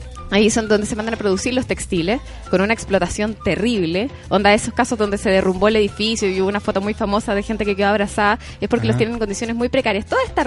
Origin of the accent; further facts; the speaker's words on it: Florida, United States; A mí me pasó mucho creciendo en la Florida que mis papás me llevan al mall porque era el lugar.